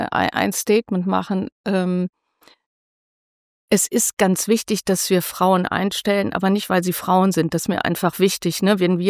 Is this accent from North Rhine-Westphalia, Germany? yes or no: yes; North Rhine-Westphalia, Germany; Jetzt komme ich aus dem Rheinland